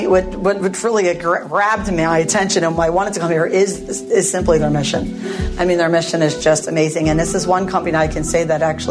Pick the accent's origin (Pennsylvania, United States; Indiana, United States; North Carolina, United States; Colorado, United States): Pennsylvania, United States; I'm from Delaware County, so that's where I wanted to serve.